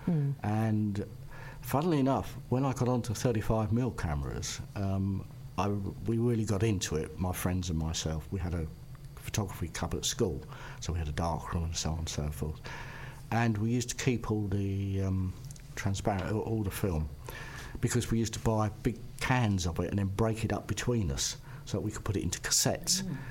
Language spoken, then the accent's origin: English; London, United Kingdom; born there; Paris was a revelation, but I was born in London, so I was used to big cities.